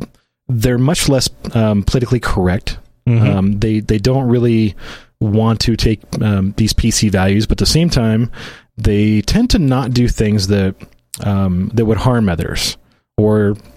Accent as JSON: {"language": "English", "region": "Idaho", "country": "United States", "tie": "born or raised there", "said": "No, I remember my hometown of, like I say, 300 people, three miles away, there was another small town of another, I think 400 or 500. And those communities used to be the hub for that area."}